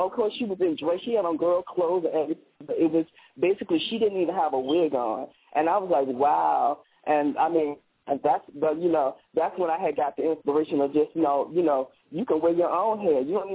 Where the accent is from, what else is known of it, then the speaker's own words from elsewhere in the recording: Virginia, United States; moved away; my family uprooted and moved to Jersey, I'm originally from Virginia, and I remember the first ball they had in Virginia.